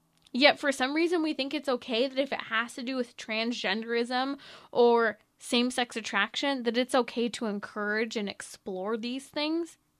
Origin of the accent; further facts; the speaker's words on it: California, United States; it's not just California, it just happens to be my home state